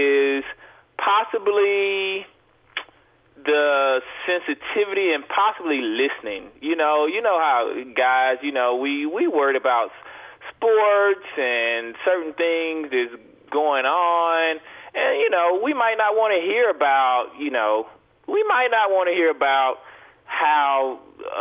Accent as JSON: {"language": "English", "town": "Mobile", "region": "Alabama", "country": "United States", "said": "With me, you know, I'm country guy. I'm from Mobile, Alabama."}